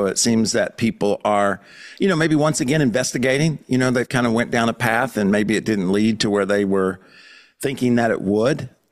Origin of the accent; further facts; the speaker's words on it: Michigan, United States; born there; also born or lived in Arkansas; now in South Florida, United States; And I was born in Michigan, but Steph and I, my wife, we met in Arkansas, small town.